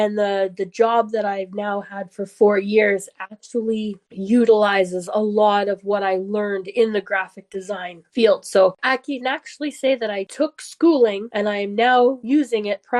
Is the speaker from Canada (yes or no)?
yes; Whitecourt, Alberta, Canada; also born or lived in Calgary; now in Strathmore, Canada; I've lived in Calgary longer than I lived in my hometown, but I still don't say I'm from Calgary. I still say I'm from Whitecourt. I'm little town, northern Alberta